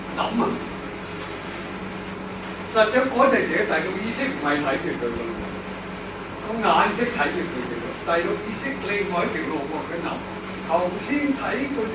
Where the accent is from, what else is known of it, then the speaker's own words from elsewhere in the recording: Guangdong, China; 我們是廣東人